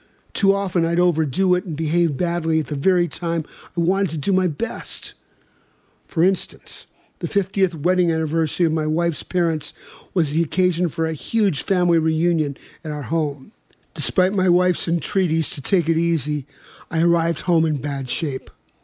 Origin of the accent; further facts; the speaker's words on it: Kansas, United States; born or raised there